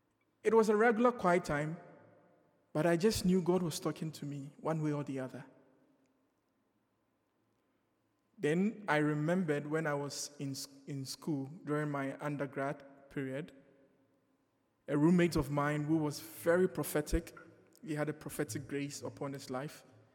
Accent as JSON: {"language": "English", "country": "Ghana", "said": "I am a very patriotic Ghanaian and an African at large. I believe I could make it in my home country. I don't need to travel whatsoever."}